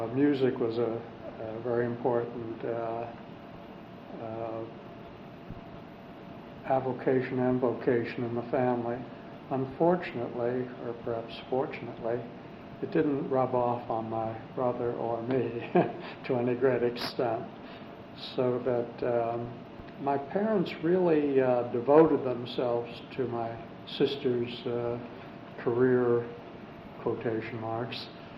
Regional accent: Pittsburgh, Pennsylvania, United States; born there; I was born here in Pittsburgh. My parents are both from Pittsburgh, were both from Pittsburgh.

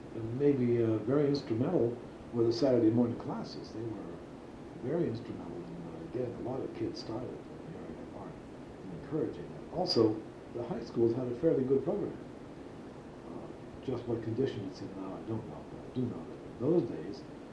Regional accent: Pittsburgh, Pennsylvania, United States; But I was born in the Passavant Hospital, which of course is no longer there on the hill. But that's where I was born. And I've lived pretty much all my life here in Pittsburgh.

